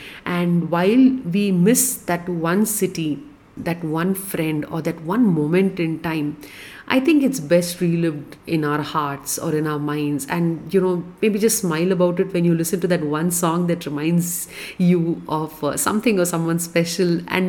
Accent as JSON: {"language": "English", "town": "Chennai", "region": "Tamil Nadu", "country": "India", "tie": "born or raised there", "said": "I was born and brought up in Madras, and absolutely every part of that city has something special connected with my life. But because life happens, I moved to another city and now this is my home."}